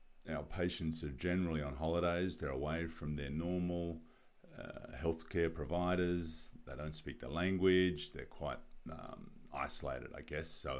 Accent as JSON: {"language": "English", "country": "Australia", "moved": "as an adult", "lives_now": "Tokyo, Japan", "said": "I'm an Australian physiotherapist and founder of Asia Physio."}